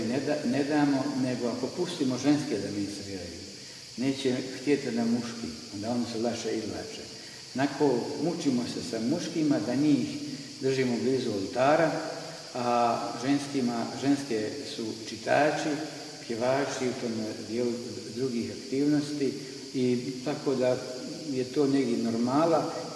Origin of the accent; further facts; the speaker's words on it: Herzegovina, Bosnia & Herzegovina; Kod nas u Hercegovini